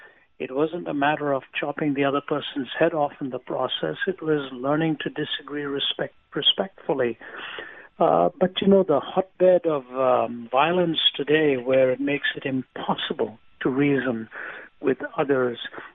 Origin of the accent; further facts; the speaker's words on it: India; I was born and raised in India.